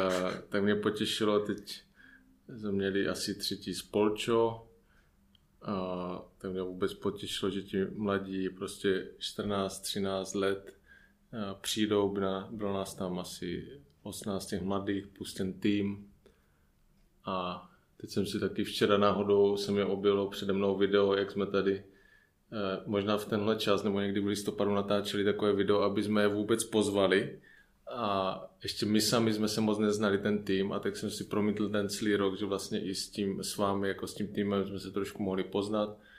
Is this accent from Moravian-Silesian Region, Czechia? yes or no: no; Zlín Region, Czechia; když jsem jako původem z Valašska, tak se mě líbilo i v té Plzni